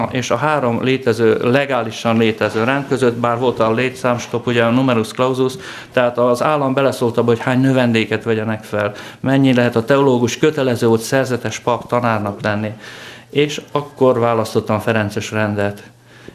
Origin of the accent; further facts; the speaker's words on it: Győr, Győr-Moson-Sopron, Hungary; azt gondoltam, hogy ott maradok abban az országban, abban a városban, Győrben 3 orosz lakta, tehát így nőttünk fel